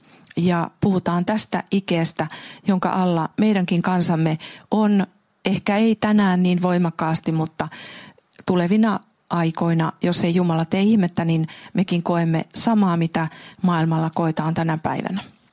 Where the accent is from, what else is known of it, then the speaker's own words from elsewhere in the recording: Ruokolahti, South Karelia, Finland; Lapsuuden kotini on Saimaan saaressa Ruokolahdella. Olen sieltä Salosaarelta kotoisin